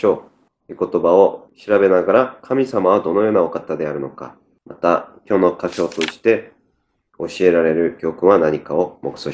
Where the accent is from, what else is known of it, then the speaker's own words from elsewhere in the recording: South Korea; 地元の韓国に戻って葬儀に参加しているんですけども